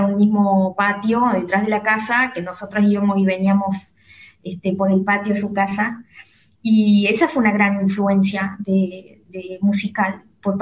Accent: Córdoba, Argentina; now in Buenos Aires, Argentina; yo soy cordobesa. Me vine por primera vez a Buenos Aires con una beca del Fondo Nacional de las Artes

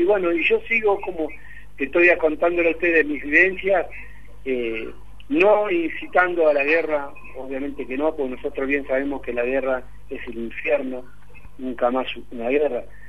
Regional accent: Concepción del Uruguay, Entre Ríos, Argentina; sigo siendo entrerriano. Claro. Agradezco a la provincia de Buenos Aires, a todos, porque somos todos argentinos. Pero mi tierra natal es Concepción del Uruguay.

